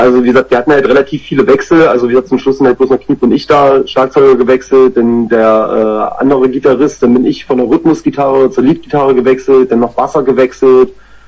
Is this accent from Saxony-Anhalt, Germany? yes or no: yes; Saxony-Anhalt, Germany; Weil wir kommen ja ursprünglich aus Sachsen-Anhalt